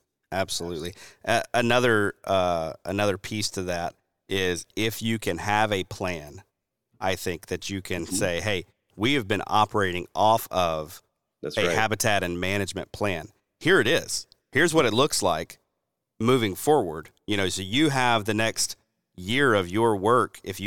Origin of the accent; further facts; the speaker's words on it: the South, United States; And this is especially speaking as a Southerner, I'm looking out at the sea of pines, right, that we've got down here.